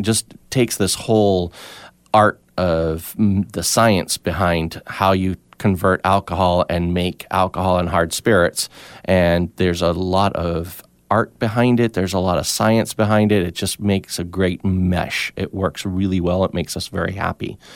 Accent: Mexico; I grew up in Mexico.

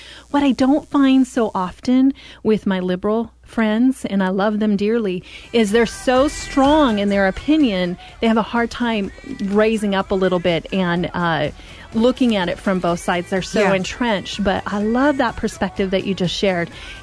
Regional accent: Oregon, United States; I said, I'm from Oregon. I love Oregon.

